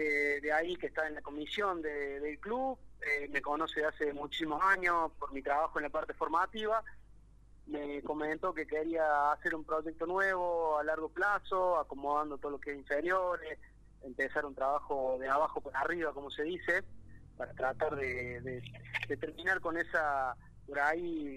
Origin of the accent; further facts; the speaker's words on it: Río Tercero, Córdoba, Argentina; yo soy de Río Tercero y estuve trabajando en Córdoba, así es, al revés. Yo soy de Río Tercero, oriundo